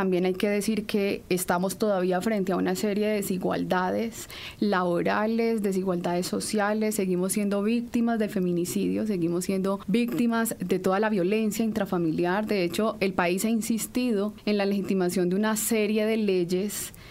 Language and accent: Spanish; Pereira, Risaralda, Colombia; la fundación de mi ciudad de origen, que es Pereira